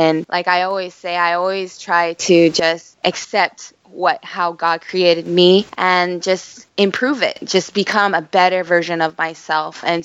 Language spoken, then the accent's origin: English; Sturgis, South Dakota, United States; I'm originally from the Midwest, Sturgis, South Dakota, from a very, very small town.